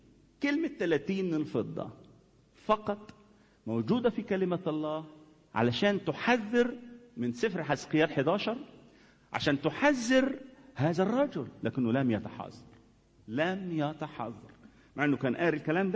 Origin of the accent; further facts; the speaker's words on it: Upper Egypt, Egypt; ده حتى عندنا في الصعيد يا اخي يقول لك العيش والملح ما يتخانش